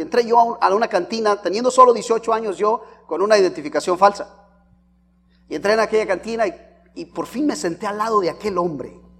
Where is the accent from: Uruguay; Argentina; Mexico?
Mexico; Vengo de México, de un pueblo muy pequeño donde hay tres cosas que tienes que saber para poder vivir.